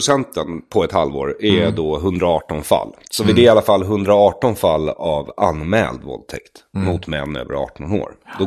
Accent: Bergshamra, Stockholm County, Sweden; Så fort ungdomsgården var stängd där i Bergshamra där jag växte upp

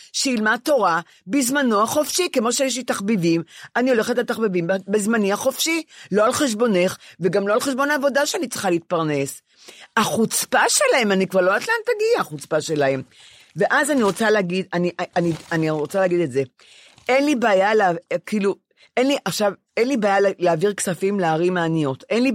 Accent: Ramat Gan, Tel Aviv District, Israel; עכשיו הם גם, הם שלטים לרמת גן, אני רמת גנית.

